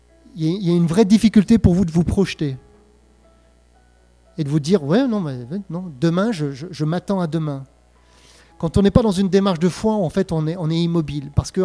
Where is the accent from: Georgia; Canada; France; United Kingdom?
Canada; Montreal, Quebec; Je viens de Montréal. Donc quand on sort de Montréal, c'est à l'autre bout du monde déjà.